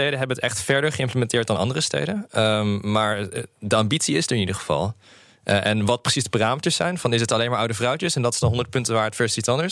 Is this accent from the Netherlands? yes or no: no; United States; Dutch is a second language; Ik ben ook Amerikaans, ja.